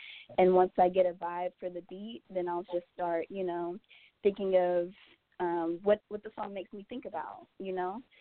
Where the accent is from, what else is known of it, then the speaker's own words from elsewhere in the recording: St. Louis, Missouri, United States; you know, I always grew up around music, and so that's what got me into the music genre while I was growing up in St. Louis.